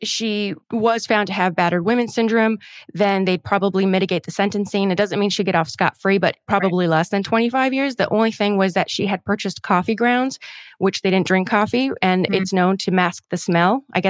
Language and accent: English; United States; I'm like, I'm sorry, I'm so American, everybody.